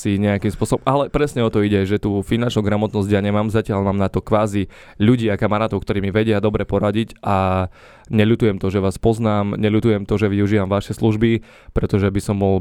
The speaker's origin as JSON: {"language": "Slovak", "town": "Sečovce", "region": "Košice Region", "country": "Slovakia", "said": "Ako sa hovorí u nás v Sečovciach, thank you for having me."}